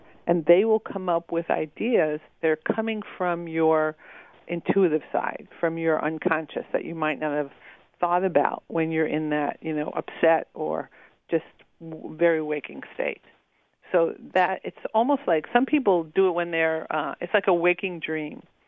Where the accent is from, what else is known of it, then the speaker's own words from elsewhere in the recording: New York, United States; I grew up in New York, so if I walk down the street and I feel uncomfortable, I just leave.